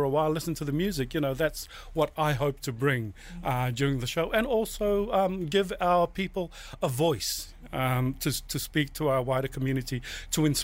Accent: Samoa; born there; Well, I was born in Samoa

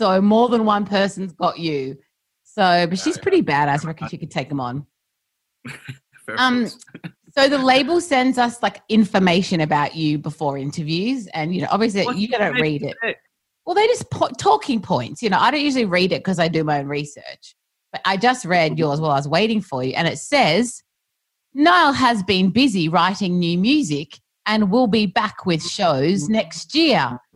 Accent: Lebanon; I'm from Lebanon. We're Lebanese.

